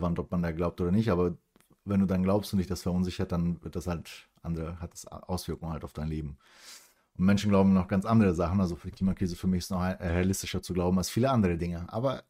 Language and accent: German; Southern Brazil, Brazil; Wo ich herkomme, aus Südbrasilien, waren jetzt 4 Überschwemmungen innerhalb von 1,5 Monaten.